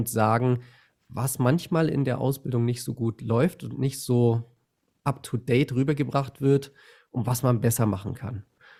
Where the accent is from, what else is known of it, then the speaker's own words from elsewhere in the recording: Berlin, Germany; Ich bin in Bayern, aber ich komme aus Berlin